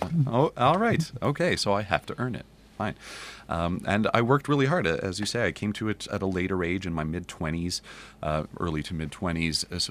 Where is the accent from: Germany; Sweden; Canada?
Canada; Montreal, Quebec; now in New York City, United States; I am from Montreal. I am now based in New York City.